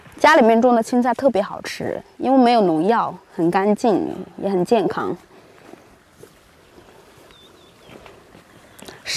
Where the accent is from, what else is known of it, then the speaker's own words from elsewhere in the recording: Jiangxi, China; accent: Jiangxi dialect; 那是因为我们说的是家乡话，江西话。